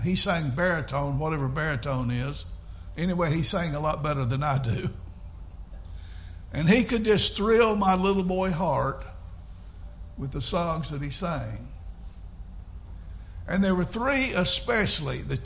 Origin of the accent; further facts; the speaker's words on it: Albemarle, North Carolina, United States; We grew up over on the Mill Hill in Albemarle, which is the wrong side of the tracks.